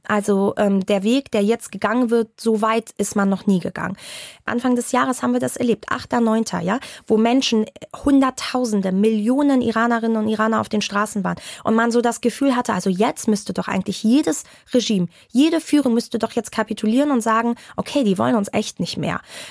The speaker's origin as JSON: {"language": "German", "region": "Hamburg", "country": "Germany", "tie": "born or raised there", "said": "Ich bin hier aufgewachsen. Ich bin Hamburgerin durch und durch."}